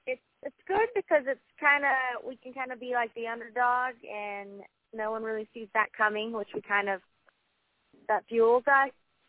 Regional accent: South Carolina, United States; Yeah, actually all three of us are born and raised in South Carolina

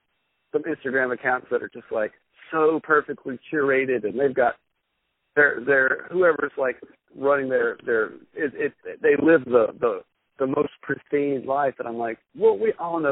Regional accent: the South, United States; now in New York, United States; Yeah, as a Southerner, too, I've been in New York for almost 11 years now.

